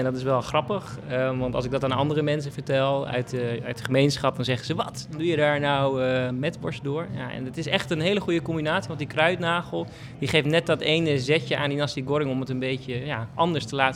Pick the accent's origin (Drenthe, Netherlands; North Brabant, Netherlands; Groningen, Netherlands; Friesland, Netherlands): Groningen, Netherlands; Warffum; now in Groningen, Netherlands; Nou, ik kom oorspronkelijk uit Warffum. En daar ben ik geboren en getogen. En ik woon inmiddels al 8 jaar in Groningen.